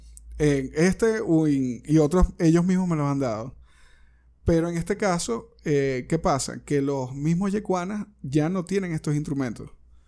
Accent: Zulia, Venezuela; Ahora tenemos acá si se puede decir de mi tierra, del estado Zulia

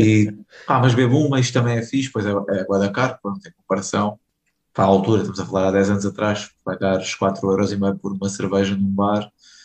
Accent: Setúbal, Portugal; moved away as an adult; Sim, nasci e criado em Setúbal, toda a minha infância e juventude, até aos meus 24, quando saí para Lisboa.

